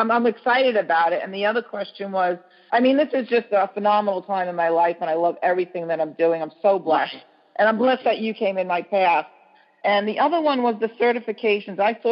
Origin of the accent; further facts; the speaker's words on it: New York, United States; I'm from New York. I'm in Florida right now, but okay.